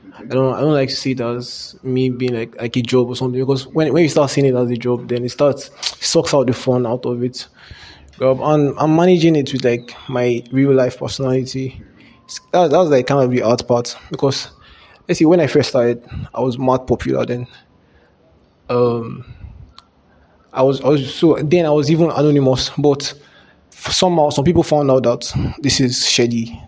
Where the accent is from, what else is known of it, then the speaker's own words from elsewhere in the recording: Benue, Nigeria; I'm from Benue State, yeah. I come from a place where Idoma, we speak Idoma there